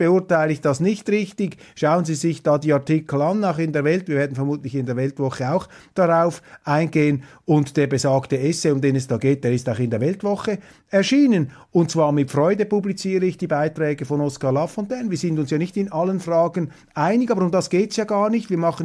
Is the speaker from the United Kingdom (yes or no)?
no; Switzerland; wofür ich übrigens als Schweizer sehr viel Verständnis habe